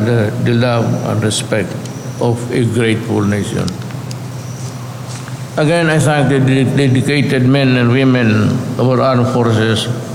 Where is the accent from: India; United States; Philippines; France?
Philippines; I am just a Filipino government worker working for the interest of my country.